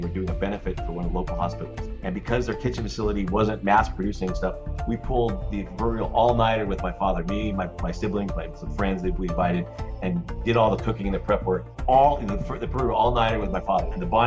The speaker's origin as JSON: {"language": "English", "town": "Denver", "region": "Colorado", "country": "United States", "tie": "born or raised there", "said": "So basically, born and raised in Denver, I was a skier since I was a little kid, and I raced in college."}